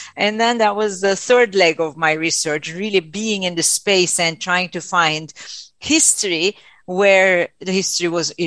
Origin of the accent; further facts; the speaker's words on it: Turkey; But I am from Turkey and I write in Turkish.